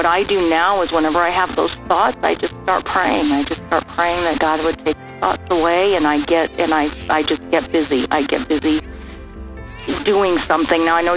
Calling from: Missouri, United States; I'm calling from Southern Missouri

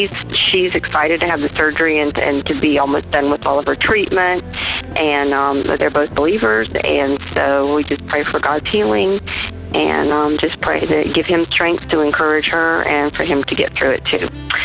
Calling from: South Carolina, United States; and I'm calling from South Carolina.

